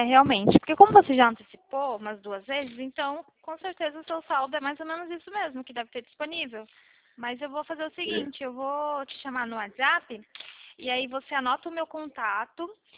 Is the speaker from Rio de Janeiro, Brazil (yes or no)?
no; Valinhos, São Paulo, Brazil; A gente é de Valinhos, próximo